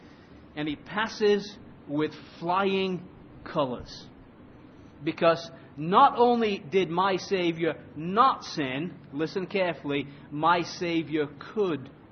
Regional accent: England, United Kingdom; You see, I'm an Englishman, as you well know

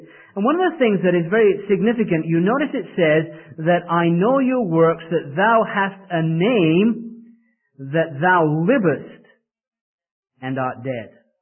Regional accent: England, United Kingdom; My country, where I was raised in England

